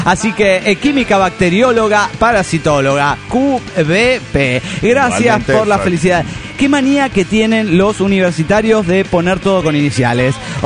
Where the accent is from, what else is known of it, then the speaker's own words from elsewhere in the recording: Tarija, Bolivia; de Tarija, Bolivia.